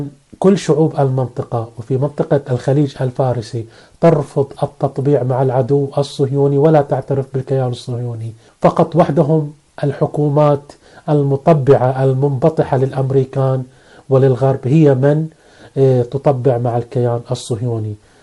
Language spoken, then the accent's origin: Arabic; Bahrain; عندنا في البحرين رجال ونساء أبطال وبطلات